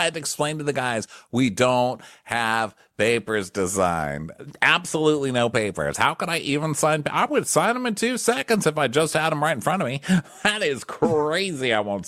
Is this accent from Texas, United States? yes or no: yes; El Paso, Texas, United States; Actually had them at some of my birthday parties growing up, believe it or not, because I grew up in El Paso.